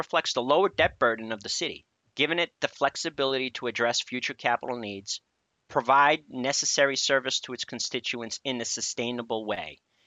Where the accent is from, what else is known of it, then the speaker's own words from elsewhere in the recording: Boston, Massachusetts, United States; One, I am from Boston, and two, I'm a survivor